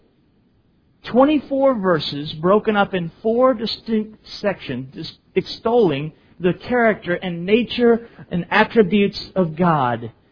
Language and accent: English; Bangor, Maine, United States; the facts of my life that I grew up in Bangor, Maine, that I was in the Navy 5 years